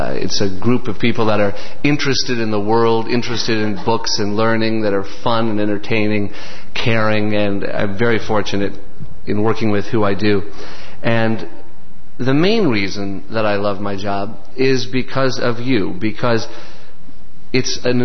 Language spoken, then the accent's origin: English; Boulder, Colorado, United States; born there; I was born in Boulder, Colorado, and I learned to read at the age of four.